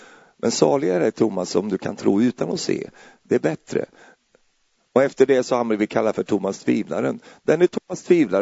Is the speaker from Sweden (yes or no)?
yes; Sweden; Tänk på att jag är svensk. Jag blir lätt orolig.